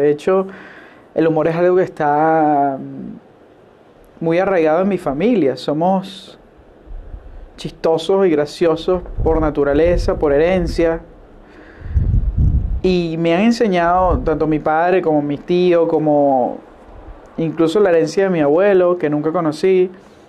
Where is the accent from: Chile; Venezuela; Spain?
Venezuela; La cultura latinoamericana, y en este caso donde yo crecí en Venezuela, tiene mucho de eso